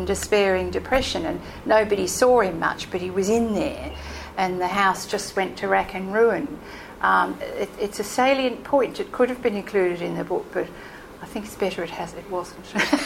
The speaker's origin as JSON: {"language": "English", "town": "Melbourne", "region": "Victoria", "country": "Australia", "said": "I come from Melbourne, please"}